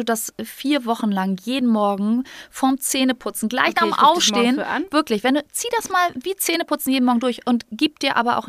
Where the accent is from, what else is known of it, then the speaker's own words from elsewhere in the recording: North Rhine-Westphalia, Germany; also ich komme aus dem Münsterland oder Westfalen, aber es ist sehr nah am Pott